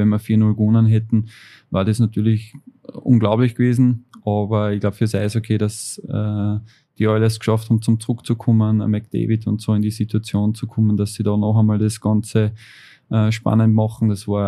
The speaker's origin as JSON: {"language": "German", "country": "Austria", "tie": "born there", "said": "Aber ich glaube, ich bin der einzige gebürtige Österreicher, wo das bis jetzt geschafft hat."}